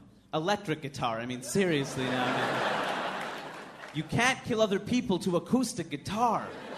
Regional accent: New York City, New York, United States; I'm from New York City.

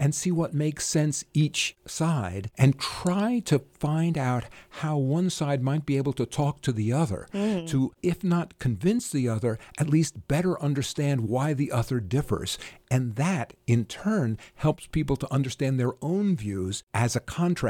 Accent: New York, United States; now in Springfield, United States; Well, I'm originally from the New York area, and I went to school in upstate New York, or Binghamton

